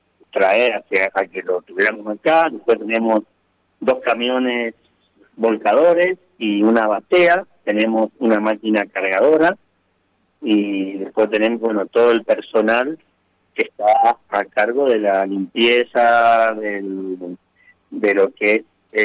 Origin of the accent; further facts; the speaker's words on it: Luján de Cuyo, Mendoza, Argentina; now in Vistalba, Argentina; Y vengo de Luján, vivo en Vistalba, y soy conocedor de la zona porque muchos años estando en Potrerillos.